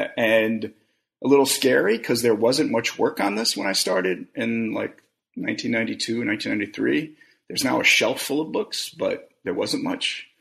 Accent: Brooklyn, New York, United States; In high school, so I grew up in Brooklyn in the 70s

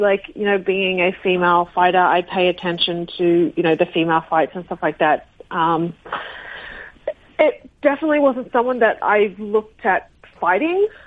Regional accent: Australia; I'm Australian.

